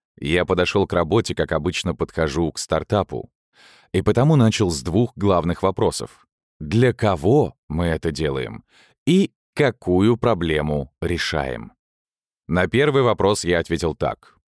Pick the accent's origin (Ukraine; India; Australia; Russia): Russia; Moscow; born there; 1982. Родился в Москве, район Медведково.